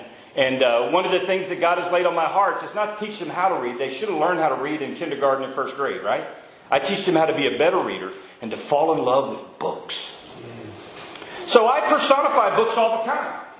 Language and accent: English; Deep South, United States; I grew up in the Deep South, and you just don't do that.